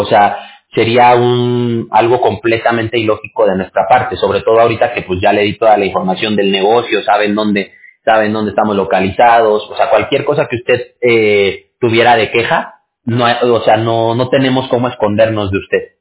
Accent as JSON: {"language": "Spanish", "country": "Mexico", "said": "yo soy mexicano"}